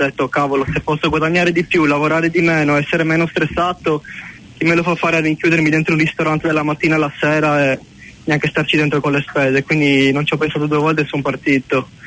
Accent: Sardinia, Italy; io sono sardo

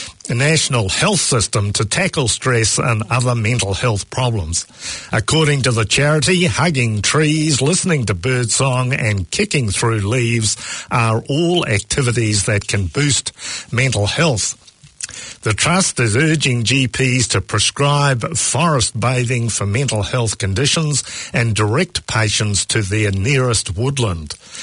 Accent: Christchurch, Canterbury, New Zealand; So thank you very much for your insights about Christchurch, my hometown. I think about it a lot.

